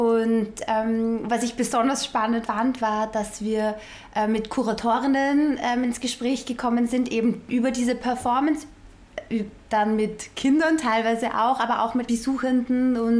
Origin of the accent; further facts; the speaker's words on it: Vienna, Austria; now in Berlin, Germany; Ich komme ursprünglich tatsächlich aus Wien und bin vor einigen Jahren nach Berlin gezogen